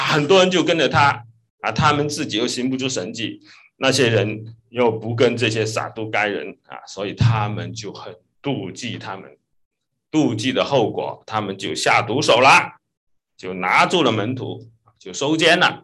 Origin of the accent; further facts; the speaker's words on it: China; 我们就这一句话从大陆来的人都学过哈，我们中学课本就有这句话哈